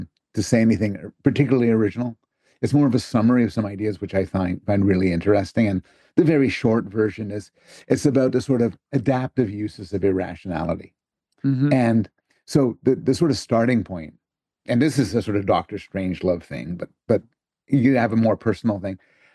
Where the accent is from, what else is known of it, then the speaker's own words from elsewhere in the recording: Canada; As a Canadian, by the way, I'm very sensitive.